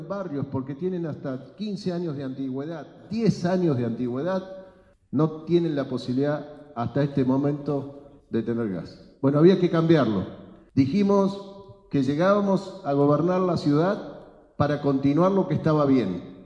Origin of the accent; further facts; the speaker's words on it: Neuquén, Argentina; Porque somos los neuquinos los que le damos el gas, la luz, el petróleo al país. Pero aún así, los neuquinos podemos.